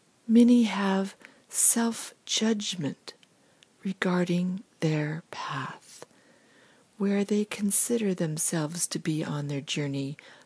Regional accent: San Clemente, California, United States; these services are offered in my hometown of San Clemente, California

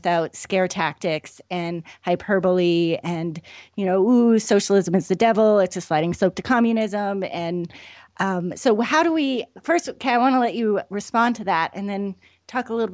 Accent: Canada; now in United States; I'm actually Canadian, so it's kind of a moot point because I can't vote here anyway

